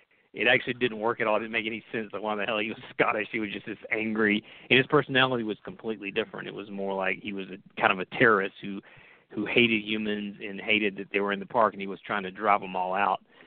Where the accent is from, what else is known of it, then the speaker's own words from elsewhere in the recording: Georgia, United States; We're both from the South and from Georgia.